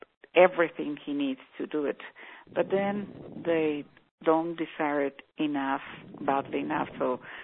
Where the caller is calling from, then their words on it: Mexico; Hi, Jack. … I'm calling from Mexico.